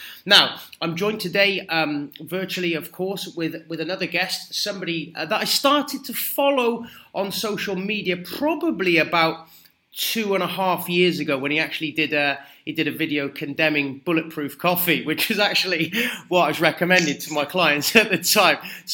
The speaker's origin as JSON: {"language": "English", "region": "South West England", "country": "United Kingdom", "said": "I'm originally from Gloucestershire, so I think we used to play football out Banbury way."}